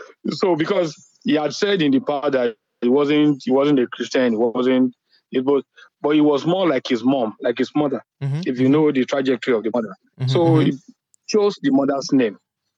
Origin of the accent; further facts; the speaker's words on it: Abeokuta, Ogun, Nigeria; I'm from the … in Abeokuta.